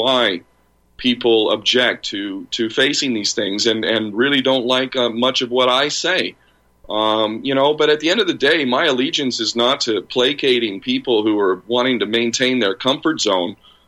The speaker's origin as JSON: {"language": "English", "country": "United States", "tie": "born there", "said": "which I know very intimately as an American-born son."}